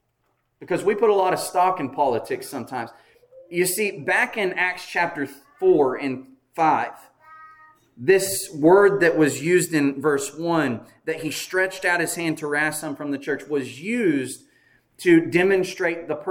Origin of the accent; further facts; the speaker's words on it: United States; Being an American, we have this idea that we have some kind of right